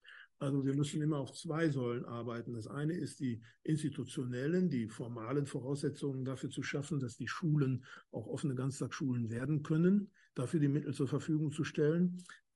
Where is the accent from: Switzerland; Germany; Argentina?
Germany; North Rhine-Westphalia; Ich komme aus Nordrhein-Westfalen, ich kann davon ein Lied singen.